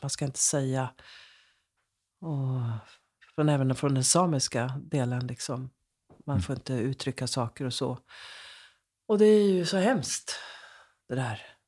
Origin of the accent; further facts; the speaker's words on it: Lapland, Sweden; när jag växte upp där i Lappland, så fanns det också, du vet, svenskar och samer